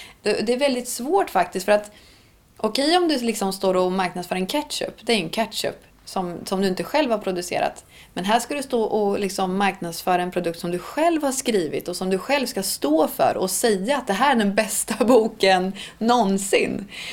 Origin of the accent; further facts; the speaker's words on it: Östergötland, Sweden; accent: Östergötland dialect; Så att vi kanske har mixat vår egen dialekt. Men när jag pratar med min mamma och pappa i telefon, då kommer östgötskan in ganska rejält.